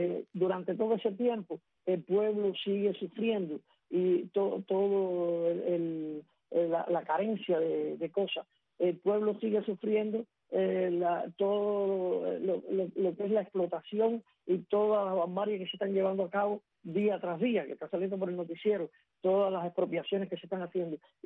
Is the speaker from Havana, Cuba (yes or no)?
no; San Juan y Martínez, Pinar del Río, Cuba; siempre hablo del tabaco porque soy natural de San Juan y Martínez